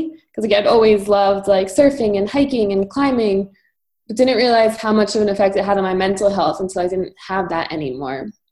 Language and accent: English; Washington, D.C. area, United States; I grew up outside Washington, D.C.